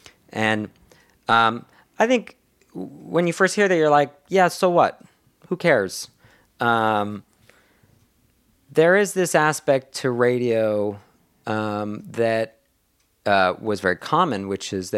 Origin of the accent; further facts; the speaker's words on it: Boston, Massachusetts, United States; So I went to high school in the Boston area.